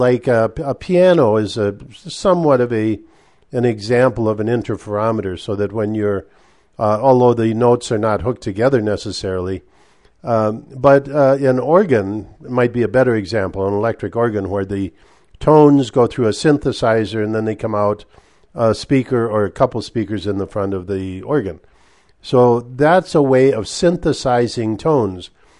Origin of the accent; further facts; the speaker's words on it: Minnesota, United States; I grew up in the Iron Range in Minnesota, part of my youth